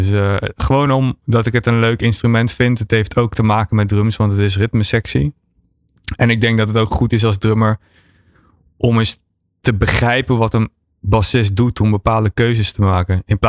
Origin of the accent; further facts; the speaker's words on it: Rijsbergen, North Brabant, Netherlands; ik ging op drumles in Rijsbergen. Dat is het dorpje waar ik opgegroeid ben.